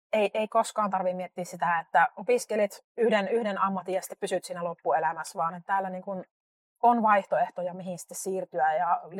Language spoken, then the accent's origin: Finnish; Savo, Finland; Mä oon savolainen ja mä annan savolaisen vastauksen.